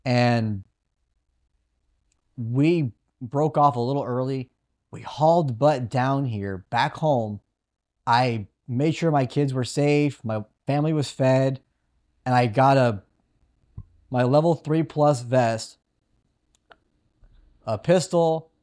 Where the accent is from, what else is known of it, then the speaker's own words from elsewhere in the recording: San Antonio, Texas, United States; I live just north of San Antonio, like 45 minutes north. I grew up in San Antonio.